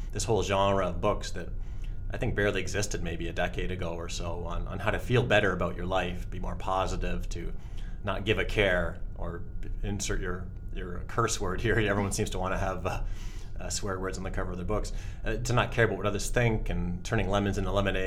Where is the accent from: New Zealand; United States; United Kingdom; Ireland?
United Kingdom; London; And we just discovered that London is my hometown, more or less, and I lived not all that far from where you were born, in London.